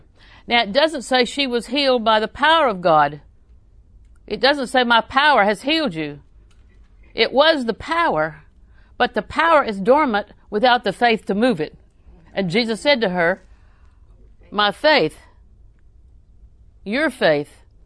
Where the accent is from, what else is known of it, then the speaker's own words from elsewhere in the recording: Auburndale, United States; I'm from Auburndale.